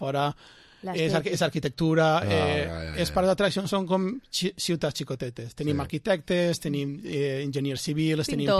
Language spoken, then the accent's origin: Catalan; Vila-real, Valencian Community, Spain; Som de Villarreal, però bueno, jo estic treballant en Disney